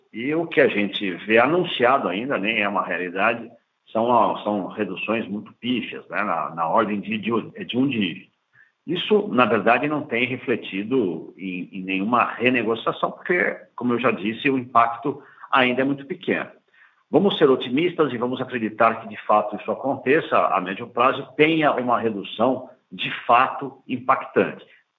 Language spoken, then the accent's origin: Portuguese; Brazil; Então, eu como brasileiro, desejo que isso aconteça, lógico.